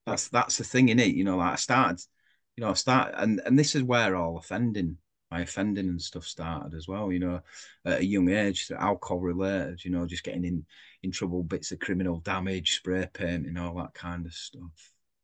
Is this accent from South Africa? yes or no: no; Brighouse, Yorkshire and the Humber, United Kingdom; So, I grew up in Brighouse in West Yorkshire, and I'm 50 this year. I'm 50 in 12 weeks.